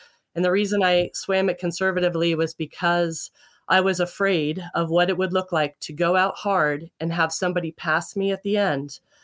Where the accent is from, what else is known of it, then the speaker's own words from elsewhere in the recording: Casper, Wyoming, United States; well, I grew up in Casper, Wyoming. And when I was 10, they built a second home in Jackson, Wyoming.